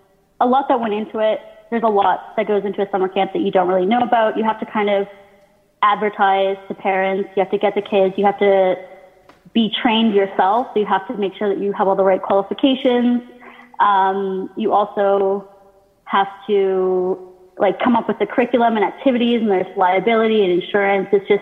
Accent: Canada; I'm Canadian, I'm nice.

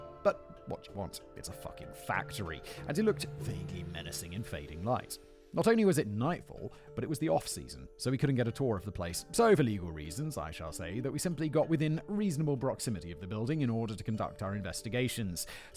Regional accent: Canada; But we've already established I love heat, perhaps as a result of growing up in Canada and getting sick of minus 40 and 6 feet of snow.

